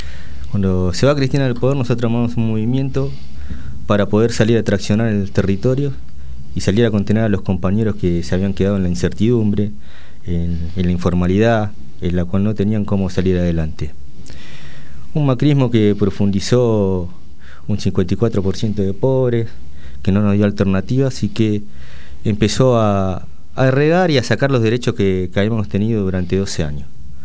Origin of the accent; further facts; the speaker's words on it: Argentina; como sociedad, como argentinos, como hermanos que somos